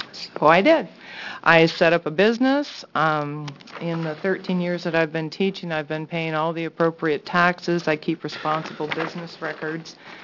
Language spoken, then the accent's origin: English; Beaver Creek, Oregon, United States; I'm from Beaver Creek, Oregon, Clackamas County.